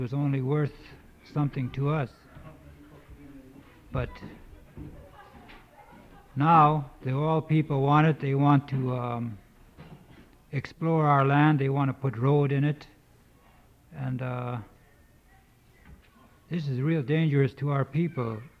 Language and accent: English; Stevens Village, Alaska, United States; born there; I was born in Stevens Village.